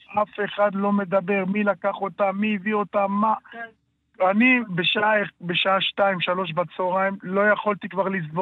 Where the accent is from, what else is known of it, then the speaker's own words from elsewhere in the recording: Gilat, Southern District, Israel; אנחנו ממושב גילת.